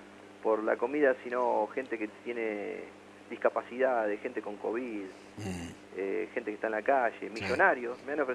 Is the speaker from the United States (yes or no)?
no; Bahía Blanca, Buenos Aires Province, Argentina; now in Buenos Aires, Argentina; Bueno, soy muchacho de Bahía Blanca